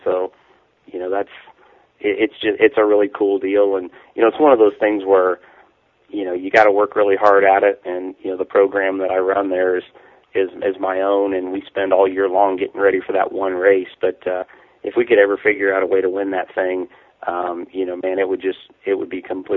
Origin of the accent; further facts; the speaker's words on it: Indianapolis, Indiana, United States; I'm an open wheel guy. I'm from the Indianapolis area.